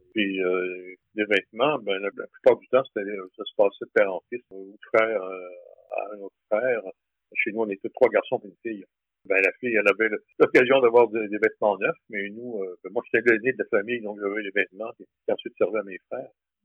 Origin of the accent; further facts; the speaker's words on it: Charlesbourg, Quebec, Canada; Alors, à Charlebourg, comme magasin, il n'y en avait pas beaucoup. Pourquoi? Parce qu'on est proche de Québec.